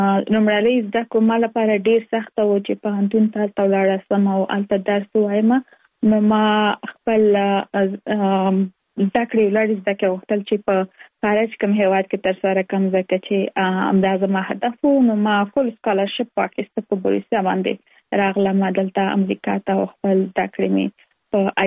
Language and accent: Pashto; Kabul, Afghanistan; now in Virginia, United States; زه اف کورس د افغانستان یم په افغانستان کې زیږیدلې لومړی زده کړې مې په افغانستان په کابل کې ترسره کړې دي او وروسته لاغه تکه من ټول چې یو مسافر شوم په امریکا کې اوس په ورجینیا ایالت کې ژوند کوم